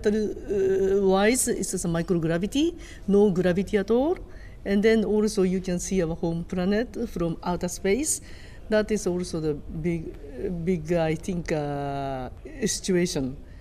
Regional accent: Japan; born there; English is a second language; So when I was born in Japan, that was after the World War II.

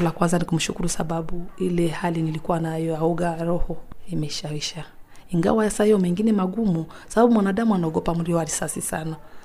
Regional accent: Uvira, South Kivu, DR Congo; moved away; Nimekuwa katika kambi ya Kavumu na mimi natoka Kongo, ndo nyumbani. Mahali wanaita Uvira. Nilifika hapa ilikuwa 2013.

